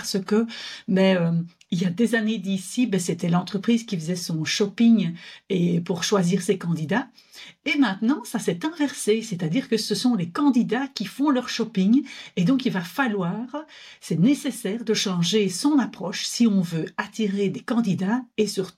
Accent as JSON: {"language": "French", "region": "Wallonia", "country": "Belgium", "said": "Mais bon, je suis belge, je viens de Wallonie"}